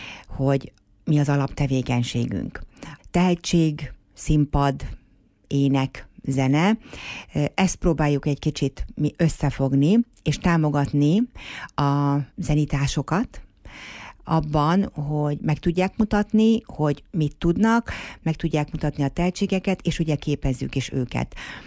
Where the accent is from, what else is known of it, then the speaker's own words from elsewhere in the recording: Miskolc, Borsod-Abaúj-Zemplén, Hungary; De ha már befutott művészek és miskolciak vagyunk, akkor kössük őket Miskolchoz.